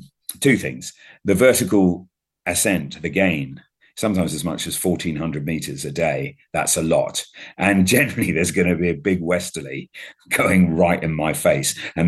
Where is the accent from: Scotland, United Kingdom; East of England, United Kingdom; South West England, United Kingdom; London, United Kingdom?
London, United Kingdom; Wimbledon; And then it'll finish in Wimbledon, my hometown, and then go Wimbledon to Woking.